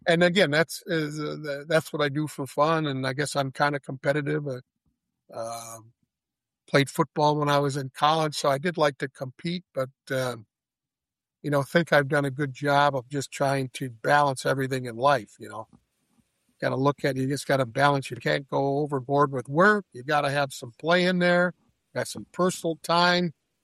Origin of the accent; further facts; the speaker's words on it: Winona, Minnesota, United States; I grew up in Winona, Minnesota, right on the river.